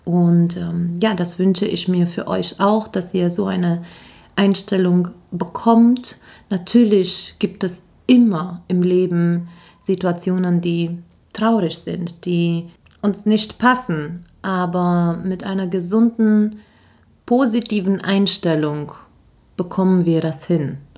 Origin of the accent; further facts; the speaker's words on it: Carpathians, Romania; now in Germany; Ich bin gebürtige Rumänin, in den Karpaten aufgewachsen